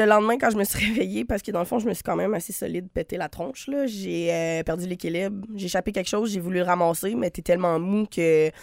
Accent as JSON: {"language": "French", "town": "Sainte-Catherine", "region": "Quebec", "country": "Canada", "said": "comme j'ai dit tantôt, je viens de Sainte-Catherine"}